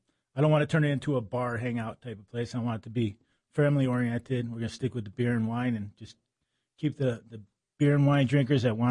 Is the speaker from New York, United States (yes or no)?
yes; Buffalo, New York, United States; Well, I grew up in Buffalo, New York, as you know, and my family had Italian restaurants in New York.